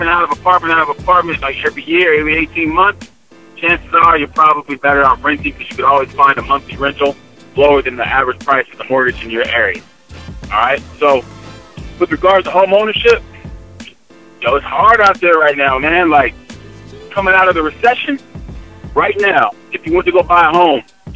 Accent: Los Angeles, California, United States; Case in point, my hometown, Los Angeles.

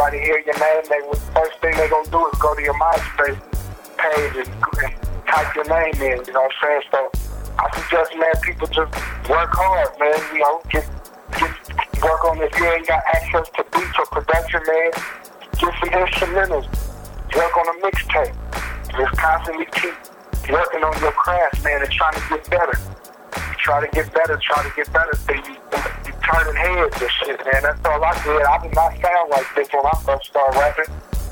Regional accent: Philadelphia, Pennsylvania, United States; I'm from Philly, so I had to go out there and get my little, whatever little name I got out there in Philly.

